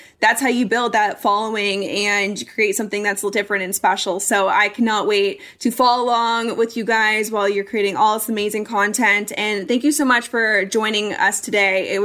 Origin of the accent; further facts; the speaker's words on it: Colorado, United States; But I'm actually going to be moving to Denver, Colorado, which I am also excited about because I grew up in Colorado. That's home for me.